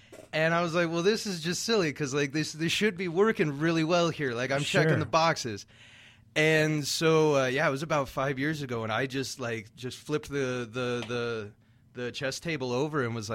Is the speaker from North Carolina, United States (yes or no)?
no; Coeur d'Alene, Idaho, United States; I grew up out in Coeur d'Alene, and then went to Harvard on the Lake down there, North Idaho Community College for a little bit, and then went down to U of I.